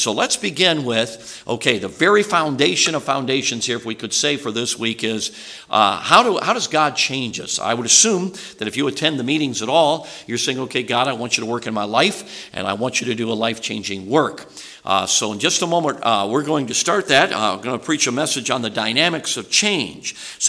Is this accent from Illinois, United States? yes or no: yes; Chicago, Illinois, United States; also born or lived in South Carolina; so I grew up in Chicago, lived 14 years in South Carolina, so I've learned how to say y'all.